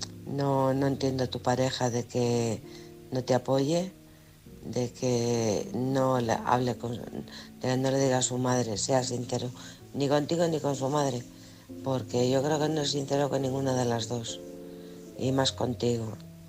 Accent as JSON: {"language": "Spanish", "town": "Alcorcón", "region": "Community of Madrid", "country": "Spain", "said": "de Alcorcón."}